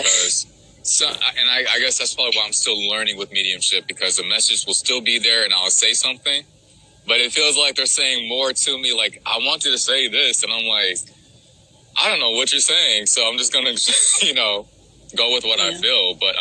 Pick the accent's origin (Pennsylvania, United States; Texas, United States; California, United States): California, United States; she's from Kansas and I'm from California.